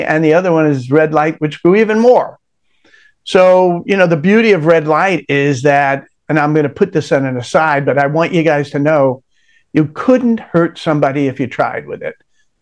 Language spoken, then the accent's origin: English; Brooklyn, New York, United States; one of the things that you and I discussed before coming on air was the fact that we're both from Brooklyn.